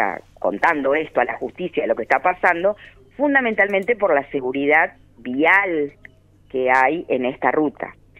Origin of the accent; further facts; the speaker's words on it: Río Negro, Argentina; nosotros somos vecinos argentinos que vivimos en la Patagonia, somos rionegrinos en este caso, chubutenses